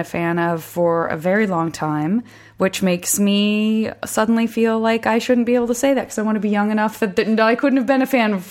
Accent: West Coast, United States; I'm from the West Coast, so I don't know

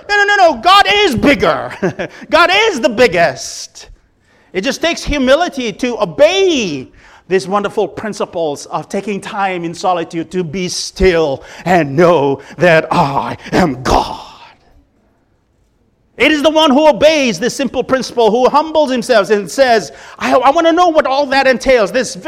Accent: Fiji; I'm from a foreign country. I'll just use that. I'm from the Fiji Islands.

